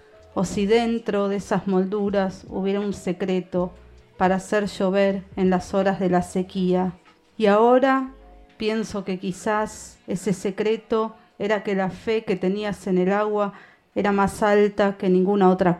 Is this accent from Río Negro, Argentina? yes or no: no; Ramos Mejía, Buenos Aires Province, Argentina; Estoy contenta de estar acá en el barrio, porque soy de acá, soy de Ramos.